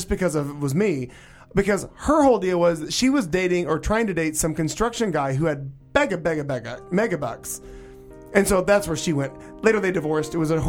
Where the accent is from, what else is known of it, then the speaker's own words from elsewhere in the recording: Missouri, United States; I knew that my family names back in Missouri, back in my hometown, I knew my family names were well known.